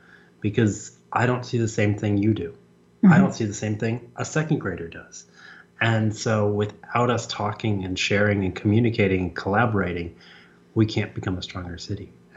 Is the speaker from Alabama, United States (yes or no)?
no; Minneapolis, Minnesota, United States; Where I grew up in Minneapolis, Minnesota, we all knew our neighborhoods.